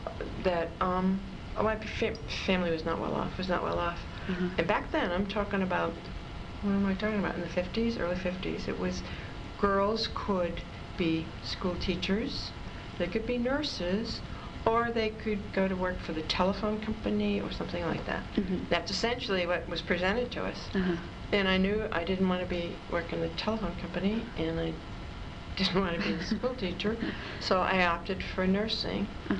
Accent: Eliot, Maine, United States; Okay, I was born and raised in Maine, in Elliott, Maine, which I was born there and raised there and went to school in Portsmouth, New Hampshire, which just happens to be 2 miles across the river.

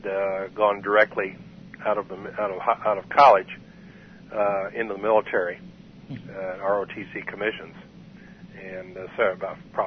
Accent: Wellington, Kansas, United States; I was born in February of 1941 in Wellington, Kansas, which is in the southern part of the state. Grew up in the southern Sumner County, the county south of the Wichita area. Grew up on a farm.

